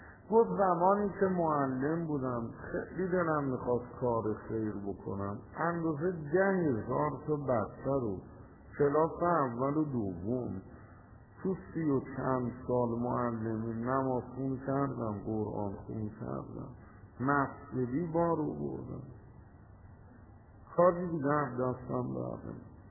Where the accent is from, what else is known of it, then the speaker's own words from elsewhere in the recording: Tehran, Tehran Province, Iran; گفت اهل کجایی؟ گفتم تهران.